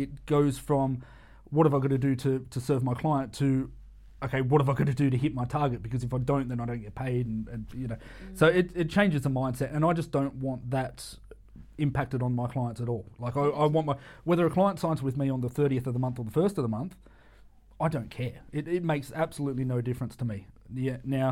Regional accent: Sydney, New South Wales, Australia; I mean, I'm from Sydney, so I spent a great deal of my time over in Sydney in the telco industry

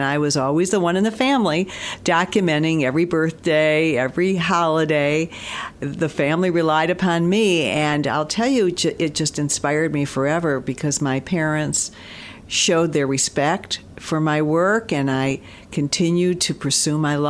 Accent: Detroit, Michigan, United States; So I think growing up in Detroit with all of the great musical talent that we had was just a way for me to say, this is what I want to do forever

